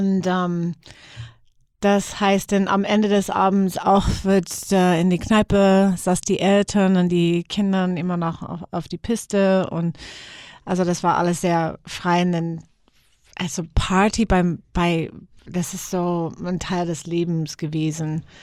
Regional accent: Seattle, Washington, United States; born there; German is a second language; moved away; Ich bin in Seattle geboren

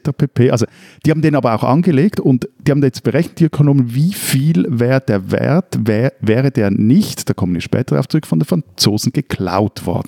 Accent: Stäfa, Zurich, Switzerland; in meinem Heimatort Stäfer, wo ich auch aufgewachsen bin

